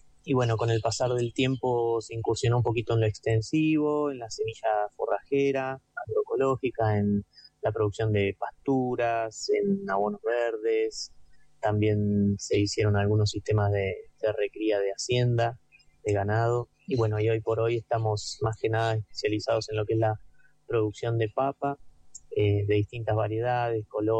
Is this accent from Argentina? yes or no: yes; Mar del Plata, Buenos Aires Province, Argentina; soy de Mar del Plata.